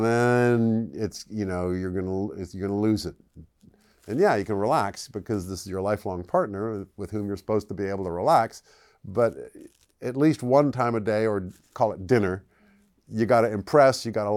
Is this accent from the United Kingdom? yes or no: yes; England, United Kingdom; Well, I grew up in England, mostly.